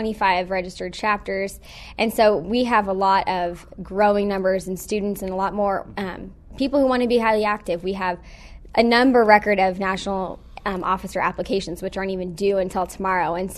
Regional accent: California, United States; Originally, I'm from California.

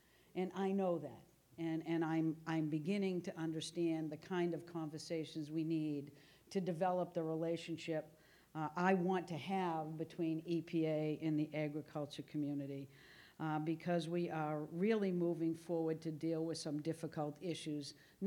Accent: Boston, Massachusetts, United States; let people know that even though I'm from Boston, I'm getting these issues.

